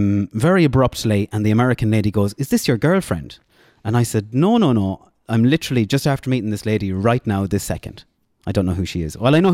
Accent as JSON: {"language": "English", "country": "Ireland", "said": "And I was like, yeah, I'm from Ireland."}